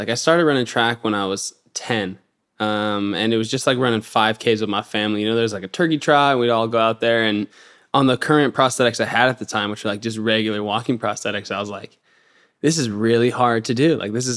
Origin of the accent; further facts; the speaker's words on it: Syracuse, Utah, United States; also born or lived in Georgia, United States; So I was born in Georgia, and I'm actually a double amputee, and I lost both my legs. I had them amputated in Florida and then moved around a little bit more until I ended up in Syracuse, Utah. And really, like, it was a good place to grow up.